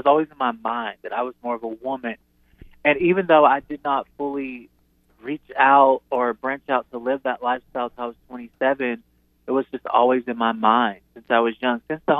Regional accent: Tennessee, United States; now in Georgia, United States; I actually live in Georgia. The bulk of my story of my life, I grew up in Tennessee and lived in Tennessee, south of Nashville area.

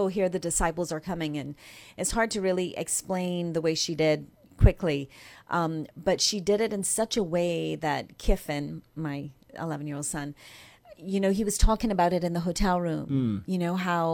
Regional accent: Barbados; now in San Antonio, United States; I am from San Antonio, Texas.

